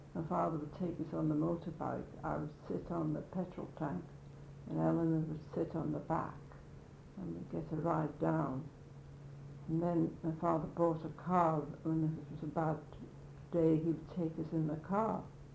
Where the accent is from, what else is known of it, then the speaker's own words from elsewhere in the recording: Andreas, Isle of Man; I was born in Ballacotia House, down in Andrews, near the Ballacomine Methodist Chapel.